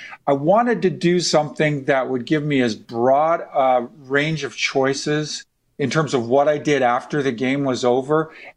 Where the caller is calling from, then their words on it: Secaucus, New Jersey, United States; Secaucus, New Jersey. Scenic and luxurious Secaucus, New Jersey.